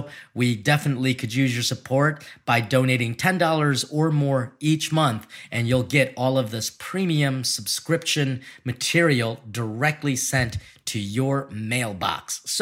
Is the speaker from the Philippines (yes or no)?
yes; Philippines; You know, people might see me as a Filipino, as someone who's always gonna be like super shy, more timid